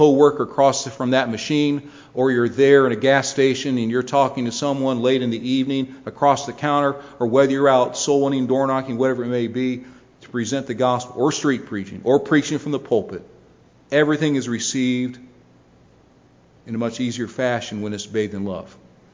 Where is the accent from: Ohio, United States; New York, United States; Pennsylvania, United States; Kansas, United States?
Ohio, United States; Canton; in my hometown of Canton, Ohio